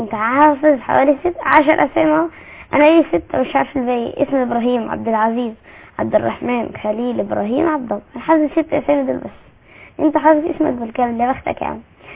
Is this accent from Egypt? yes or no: yes; Egypt; ما كلنا من مصر.